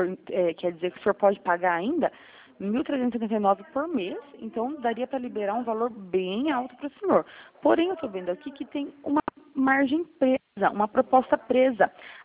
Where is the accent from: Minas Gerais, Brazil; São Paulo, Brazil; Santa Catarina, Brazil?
São Paulo, Brazil; São Roque; eu sou de São Roque.